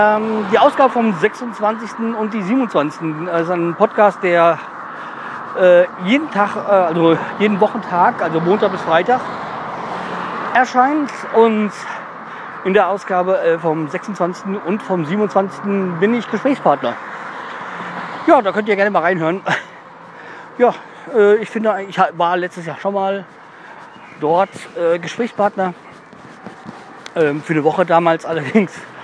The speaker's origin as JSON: {"language": "German", "region": "Hesse", "country": "Germany", "said": "als Hesse, ich kenne mich nicht aus"}